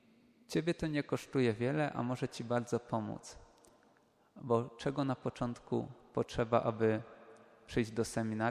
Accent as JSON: {"language": "Polish", "region": "Lesser Poland", "country": "Poland", "said": "Pochodzę z archidiecezji krakowskiej, ale chodziłem do szkoły do Proszowic"}